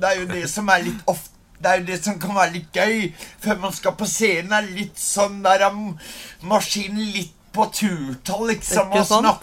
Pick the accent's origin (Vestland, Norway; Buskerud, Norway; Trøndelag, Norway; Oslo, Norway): Oslo, Norway; now in Kristiansand, Norway; Jeg kom jo til Kristiansand, og da var jeg kom jo egentlig fra Oslo, etter Oslo, typ. Min far fikk jo seg god jobb her i byen